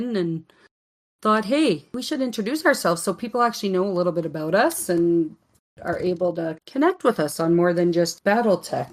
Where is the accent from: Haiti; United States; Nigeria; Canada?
Canada; Strathmore, Alberta; also born or lived in Porcupine Plain; because we never lived anywhere long enough for me to say this is where I'm from. But now I can proudly say I'm from Strathmore.